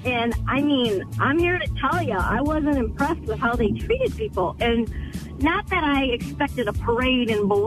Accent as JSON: {"language": "English", "town": "Detroit", "region": "Michigan", "country": "United States", "said": "I'm actually from Detroit originally."}